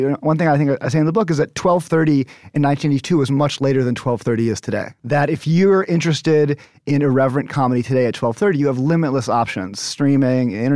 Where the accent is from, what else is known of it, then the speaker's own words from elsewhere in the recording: United States; I think that it had a kind of feeling of New York cool to me when I was growing up outside of New York